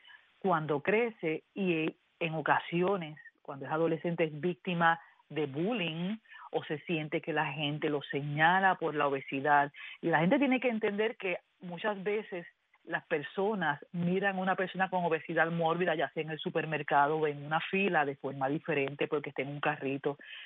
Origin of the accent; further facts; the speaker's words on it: Puerto Rico; en Puerto Rico, de donde yo soy originalmente, nos enseñan nuestros padres a comer todo lo que hay en el plato.